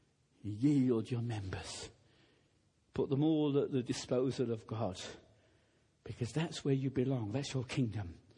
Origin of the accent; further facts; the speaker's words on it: Kenya; I'm a Kenyan. I can tell you, I'm not very good at Kikuyu. Not bad at Swahili. Kijaluo, can manage a few sentences.